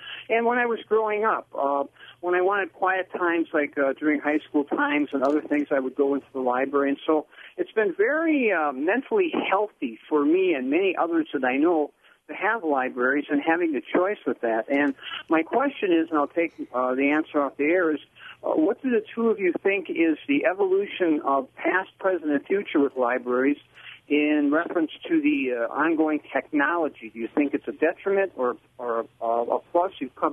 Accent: Milwaukee, Wisconsin, United States; I grew up around Milwaukee and in Milwaukee, and the Milwaukee Public Museum is one of the natural wonders of architecture in the United States.

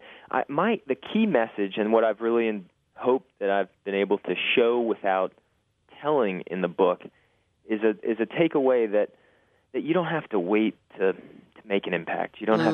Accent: Rhode Island, United States; I was a very young boy at the time, and I grew up in Rhode Island

